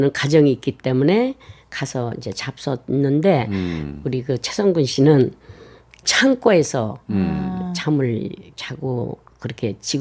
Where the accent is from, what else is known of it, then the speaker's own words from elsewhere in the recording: Incheon, South Korea; 저는 인천에서 태어나서요. 인천에서 한 5년? 6년 전까지만 살았습니다.